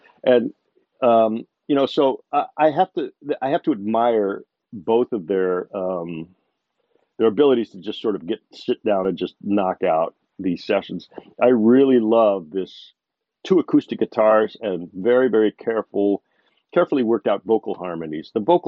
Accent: United States; As a Yank, as an American who understands how Brits feel about their … I feel very honored that British people like this book.

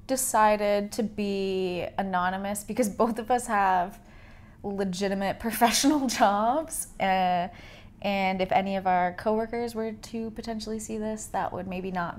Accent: Canada; accent: Canadian; Also, we're Canadian

